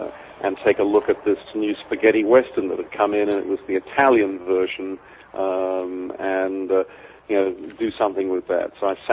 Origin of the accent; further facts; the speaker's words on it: England, United Kingdom; moved away as an adult; also born or lived in Libya; now in Australia; I was born and educated in England. I had a spell in Libya when I was a child.